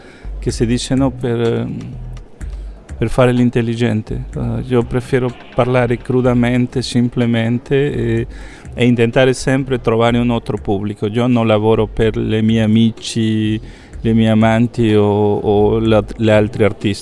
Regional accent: Peru; Italian is a second language; a parte di questo accento che senti, sono di colore, sono peruviano

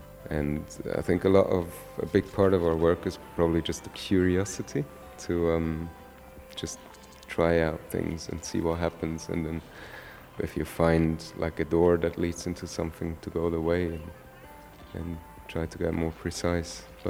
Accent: Switzerland; now in Berlin, Germany; I'm from Switzerland

